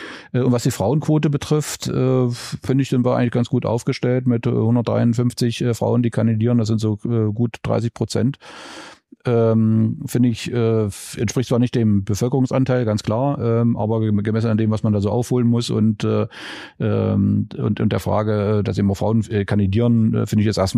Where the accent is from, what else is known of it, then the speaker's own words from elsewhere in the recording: Magdeburg, Saxony-Anhalt, Germany; Als Magdeburger freut mich das natürlich ganz besonders